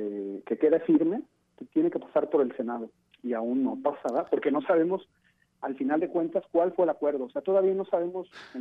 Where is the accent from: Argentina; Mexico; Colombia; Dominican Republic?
Mexico; Jalisco; más los que somos de Jalisco.